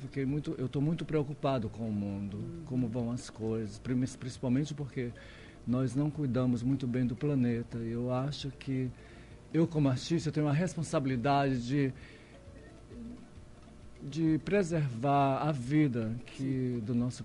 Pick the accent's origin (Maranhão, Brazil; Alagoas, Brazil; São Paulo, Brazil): Maranhão, Brazil; São Luís; moved away; Eu, quando saí de São Luís, eu fui à procura de conhecimento, na verdade.